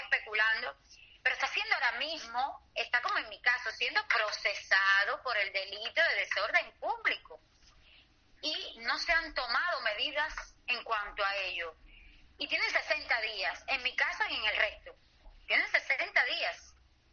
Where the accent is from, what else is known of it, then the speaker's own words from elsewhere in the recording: Cuba; yo estuve participando como sociedad cubana, como mujer, como madre, como artista